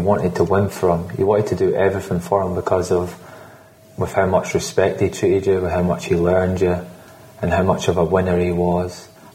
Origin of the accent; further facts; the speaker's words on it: Scotland, United Kingdom; I'm not just saying that because I'm Scottish.